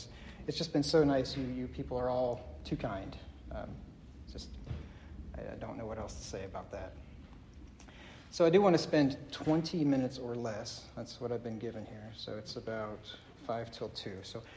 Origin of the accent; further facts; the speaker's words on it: Pennsylvania, United States; I grew up in Pennsylvania, and I was going to church since the time I was born.